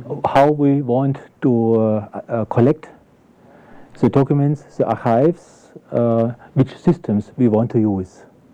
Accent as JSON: {"language": "English", "region": "Baden-Württemberg", "country": "Germany", "tie": "born or raised there", "said": "I was born in Waadtland in Germany, but my parents are coming from Bessarabia. My father was born in Tatabonar, my mother in Sharbo. I went to school here in Württemberg."}